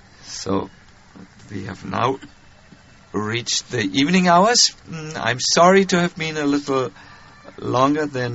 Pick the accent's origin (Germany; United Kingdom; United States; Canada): Germany; English is a second language; I come from Germany.